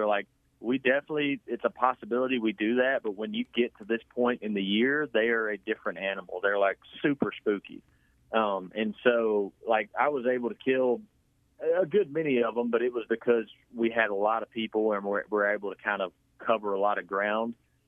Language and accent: English; Mississippi, United States; I loaded up my dog and my truck, and I left Rankin County, Mississippi, and I drove all the way to eastern Montana.